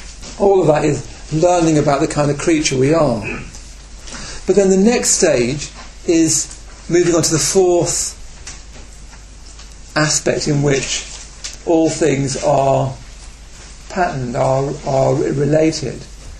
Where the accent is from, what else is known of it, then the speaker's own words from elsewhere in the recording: England, United Kingdom; So I'm English